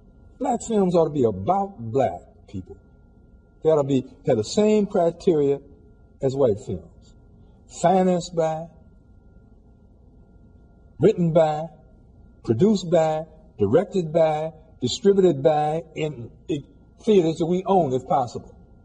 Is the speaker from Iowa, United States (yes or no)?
no; Chicago, Illinois, United States; For instance, I never raised a dime out of my hometown, Chicago.